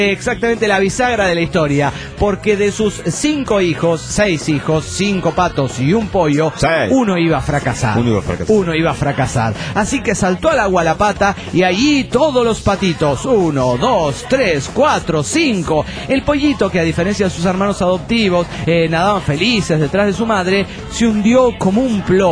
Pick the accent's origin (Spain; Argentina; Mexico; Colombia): Colombia; now in Venezuela; Me encuentro en Valencia, Venezuela. Resulta que aquí usan términos como arrechera y chimbo. La primera palabra, como grosería no grave, resulta que en mi país